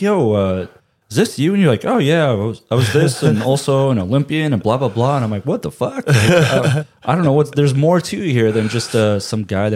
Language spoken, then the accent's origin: English; United States; Like, you know, for example, I'm from America. I know how the NBA works, or whatever.